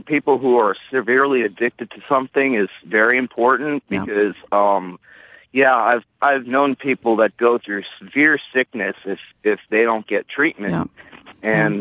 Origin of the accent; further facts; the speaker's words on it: California, United States; I'm from California, and I was evicted from my apartment with my family and my mom and dad